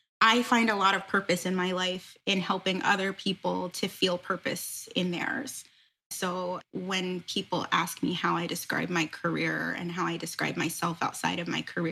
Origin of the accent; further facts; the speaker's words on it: Maryland, United States; also born or lived in New York; now in Boston, United States; I grew up in Maryland and then lived in New York for about 10 years before relocating to Boston.